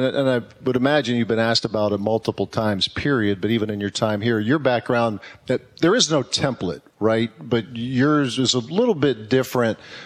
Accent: Ohio, United States; We'd be in Cincinnati. I'm from Ohio myself, but never did a whole lot of that.

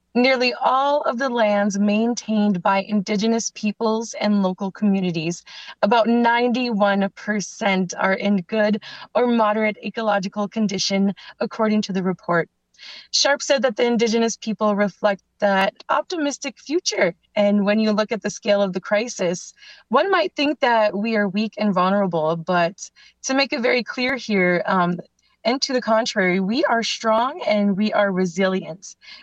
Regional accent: North Dakota, United States; Black Bear Clan, and I'm Turtle Mountain from the I'm Anishinaabe from the Turtle Mountain Band of Chippewa.

